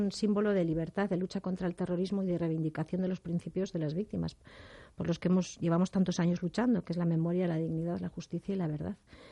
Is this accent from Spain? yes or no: yes; Basque Country, Spain; now in Madrid, Spain; aquí madrileña de adopción y encantada. Pero ha sido muy doloroso, ha sido muy duro porque yo cada vez que volvía a mi tierra y al País Vasco o a Navarra, pues vivía con escolta